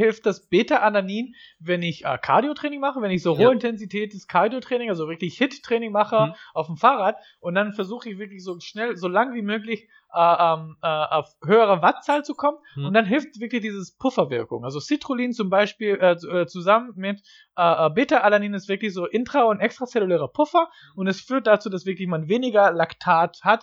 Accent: United States; Und ich bin in den USA geboren und aufgewachsen

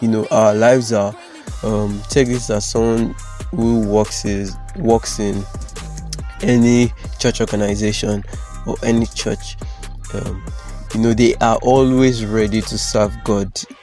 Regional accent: Nigeria; I'm Nigerian, and in a Nigerian home, if you've done something wrong, somebody is definitely going to call your name twice, or maybe three times, or four times

